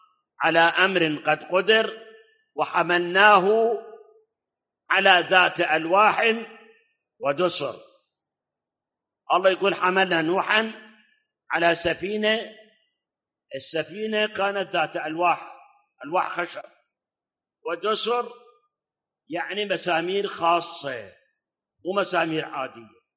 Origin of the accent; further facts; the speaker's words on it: Iraq; وأكو مثل عندنا بالعراق يقول